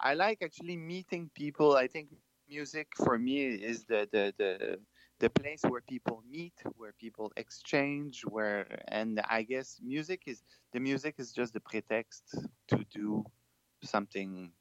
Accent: Quebec, Canada; accent: French; English is a second language; origin, so my mom is from Poland and my dad is from Canada. So I'm more specifically from Quebec, because in Quebec we speak French. So that's why my big French accent.

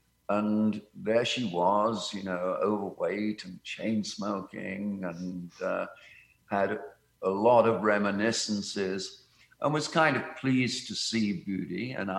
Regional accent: United Kingdom; as a kid growing up in Britain, remember them

